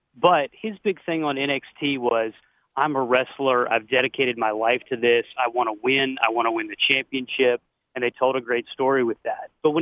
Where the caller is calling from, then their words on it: Atlanta, Georgia, United States; from Atlanta.